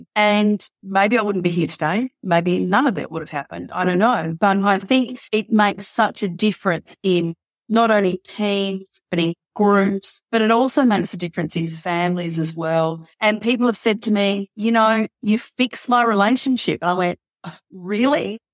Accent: Australia; I'm Australian and I'm really basic, okay?

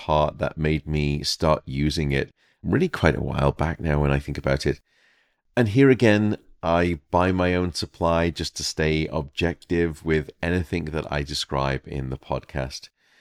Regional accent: England, United Kingdom; now in United States; A few years ago, the Sleep Council in my home country of England surveyed over 1,200 couples.

